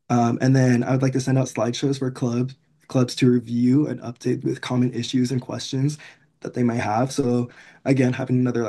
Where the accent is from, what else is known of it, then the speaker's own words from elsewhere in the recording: Las Vegas, Nevada, United States; I'm from Las Vegas. I've lived there for about 10 years now.